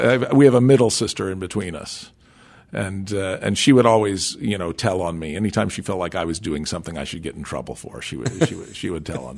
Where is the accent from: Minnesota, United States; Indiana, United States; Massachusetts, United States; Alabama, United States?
Alabama, United States; Mobile; also born or lived in California; the University of South Alabama, where I grew up in Mobile